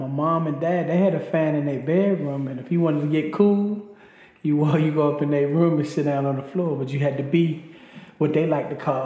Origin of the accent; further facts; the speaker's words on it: Baltimore, Maryland, United States; I was raised in Baltimore, Maryland. I spent a lot of time back and forth, kind of the old adage, the country mouse, city mouse